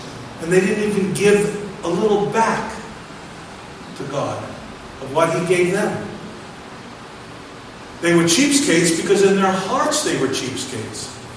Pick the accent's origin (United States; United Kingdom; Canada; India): United States; Brooklyn, New York; I remember, again, growing up in Coney Island, the land of entertainment, a boardwalk stretching in front of the Atlantic Ocean there in Brooklyn, stretching for miles.